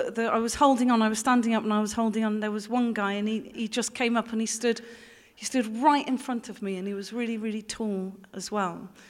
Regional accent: Gloucester, South West England, United Kingdom; I'm from Gloucester, I'm in New York.

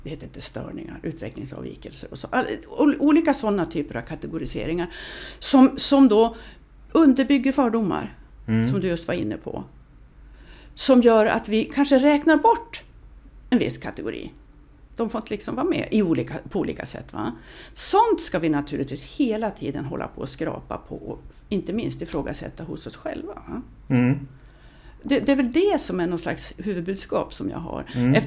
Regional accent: Lycksele, Västerbotten County, Sweden; born there; Jag är född i Lycksele.

